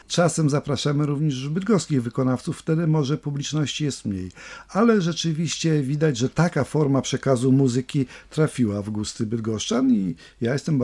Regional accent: Tuchola, Kuyavian-Pomeranian Voivodeship, Poland; dlatego że ja jestem z Tucholi, to on przyjeżdżał tam często

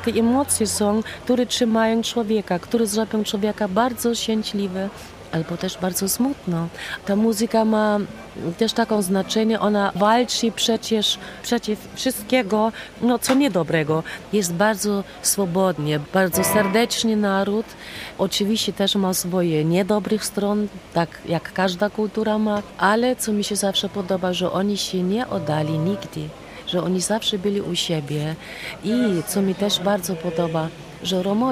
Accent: Berlin, Germany; Polish is a second language; z Berlina, zespół

